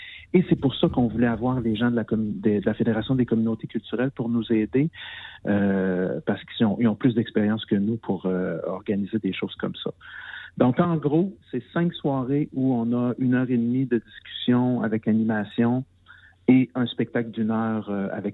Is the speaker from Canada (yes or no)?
yes; Quebec, Canada; excusez mon accent, je viens du Lac-Saint-Jean, hein, je vous le dis en passant, là, je peux avoir un peu d'accent des fois.